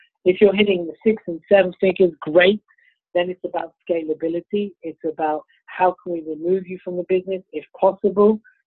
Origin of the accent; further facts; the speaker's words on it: United Kingdom; accent: British; I don't know if I kind of carry off as well as you do, Tanya, with a fabulous, with my British accent.